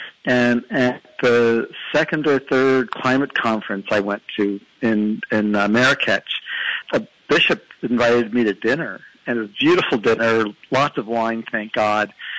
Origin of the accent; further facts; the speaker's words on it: East Coast, United States; And I grew up on the East Coast, and when I learned to drive